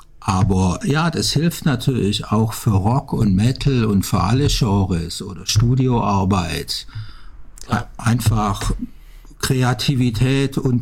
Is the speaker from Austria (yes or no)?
no; Backnang, Baden-Württemberg, Germany; Kam dann zurück in meine Heimatstadt, Backnang im Schwäbischen bei Stuttgart.